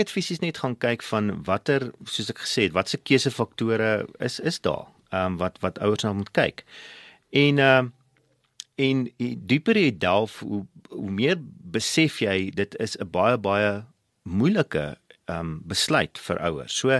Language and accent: Afrikaans; Bloemfontein, Free State, South Africa; moved away as an adult; now in Johannesburg, South Africa; so ek is toe van Bloemfontein af, is ek toe in Johannesburg toe 15 jaar terug, Johannesburg toe gekom